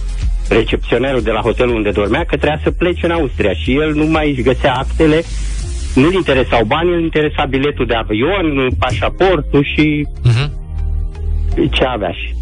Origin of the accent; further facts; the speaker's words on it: Râșnov, Brașov County, Romania; sunt din Râșnov.